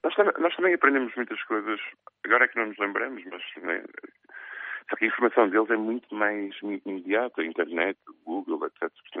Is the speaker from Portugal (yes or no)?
yes; Porto, Norte, Portugal; eu sou do Porto e adoro Lisboa, já morei em Lisboa também, uns meses.